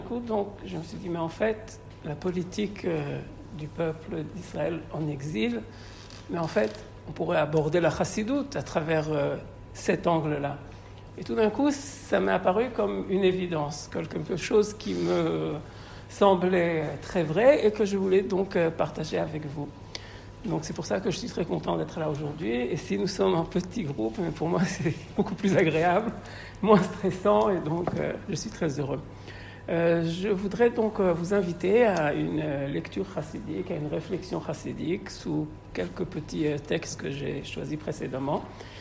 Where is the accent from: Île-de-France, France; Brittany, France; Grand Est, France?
Île-de-France, France; Paris; J'ai grandi à Paris dans les années 70 et début 80.